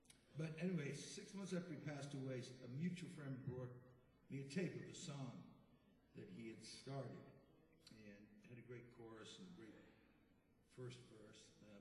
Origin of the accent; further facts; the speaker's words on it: West Midlands, United Kingdom; Midlands, center of England, 12 miles from the Welsh border, and about 25 miles from Stratford-on-Avon. My hometown was first settled in 356 BC, is when my hometown was settled by the Romans.